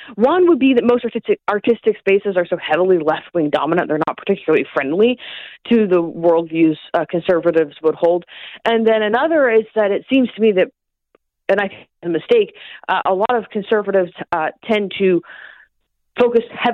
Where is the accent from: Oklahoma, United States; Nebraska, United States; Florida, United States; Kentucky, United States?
Oklahoma, United States; Oklahoma that's my home state, Oklahoma. That's where I'm from originally.